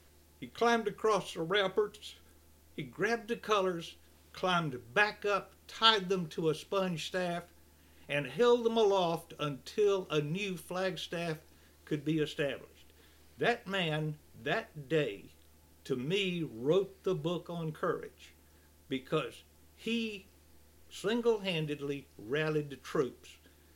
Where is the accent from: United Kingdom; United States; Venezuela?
United States; Georgia; Well, I grew up in North Georgia, and one day I was 21 years old, and I got this important-looking letter